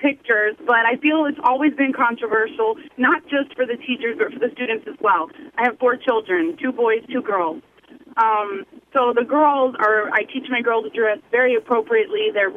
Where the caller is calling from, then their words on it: Smyrna, Delaware, United States; Well, I live in Smyrna on my way to Dover.